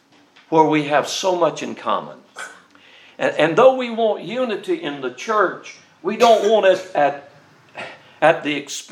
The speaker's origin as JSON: {"language": "English", "region": "Georgia", "country": "United States", "tie": "born or raised there", "said": "When I grew up in Georgia, all the churches over there met at 11 o'clock on Sunday morning."}